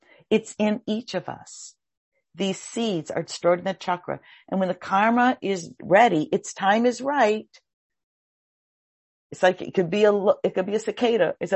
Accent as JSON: {"language": "English", "region": "Hawaii", "country": "United States", "tie": "born or raised there", "said": "I grew up in Hawaii where there's lots of hills"}